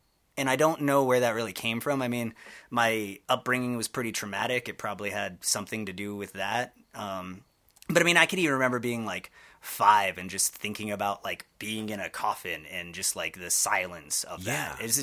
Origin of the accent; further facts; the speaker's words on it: Westminster, Colorado, United States; born there; also born or lived in Battle Creek, Michigan; Yeah, I was born in Westminster, so just right outside of Denver.